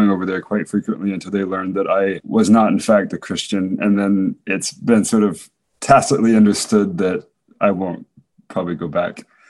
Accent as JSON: {"language": "English", "country": "Zambia", "tie": "born or raised there", "also_born_or_lived": "Johannesburg, South Africa", "said": "So my parents are evangelical Baptists, and they were medical missionaries in Zambia. And so I lived in Zambia for a few years, and we spent time in Johannesburg"}